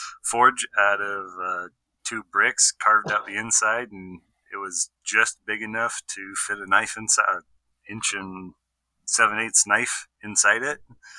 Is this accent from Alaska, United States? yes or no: yes; North Pole, Alaska, United States; I grew up in North Pole, Alaska. And there's in Fairbanks, they actually had a place where you could take a knife making class.